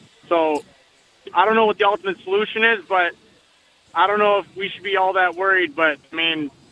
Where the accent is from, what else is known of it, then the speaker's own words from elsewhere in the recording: Detroit, Michigan, United States; now in Providence, United States; I mean, I'm from Detroit, live in Prov now.